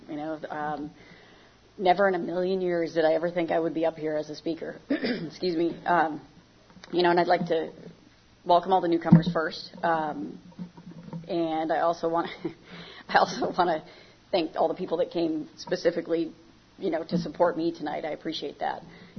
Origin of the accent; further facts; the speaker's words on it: Michigan, United States; This was back in Michigan. I grew up in Michigan. And moved out to the suburbs.